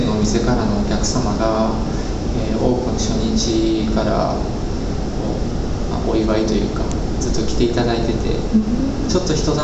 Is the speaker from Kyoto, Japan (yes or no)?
yes; Kyoto, Japan; 僕も京都出身なので